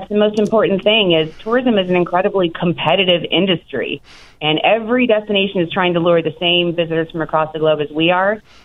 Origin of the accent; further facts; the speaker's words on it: New York, United States; And I'm from New York, so I definitely, you know, it's not to be naive